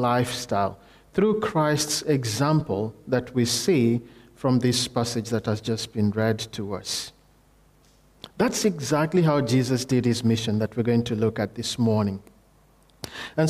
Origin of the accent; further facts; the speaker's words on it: Kenya; I grew up in Kenya. That's where I became a Christian. That's where I also went to Bible College.